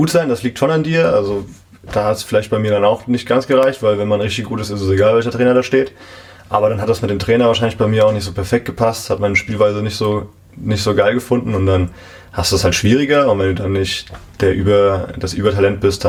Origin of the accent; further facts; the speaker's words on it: Bad Sobernheim, Rhineland-Palatinate, Germany; Ja, absolut. Grundschule, Gymnasium, alles in Sobernheim.